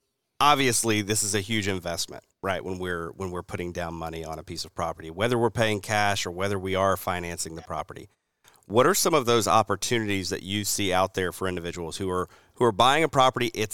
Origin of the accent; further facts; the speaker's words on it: the South, United States; And this is especially speaking as a Southerner, I'm looking out at the sea of pines, right, that we've got down here.